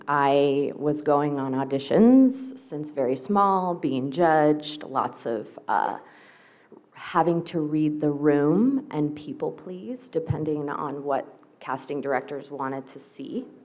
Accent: Los Angeles, California, United States; I am definitely an alcoholic. I'm from Los Angeles, made my way down here.

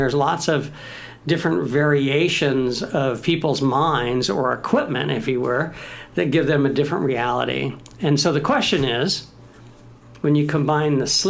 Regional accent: California, United States; I'm growing up in California.

